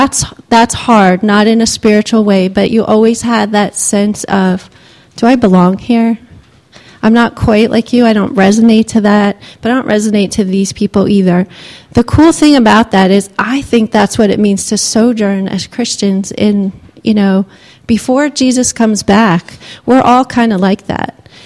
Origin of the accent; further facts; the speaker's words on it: Nigeria; born or raised there; also born or lived in United States